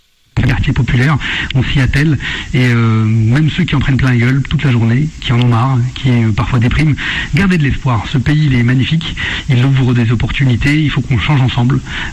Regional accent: France; born there; Omar Sy, moi, vous probablement, on est nés en France. On est des Français, indéfectiblement

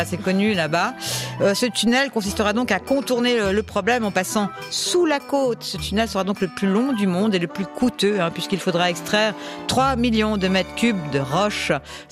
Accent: Switzerland; c'est un peu comme chez nous en Suisse, les tunnels

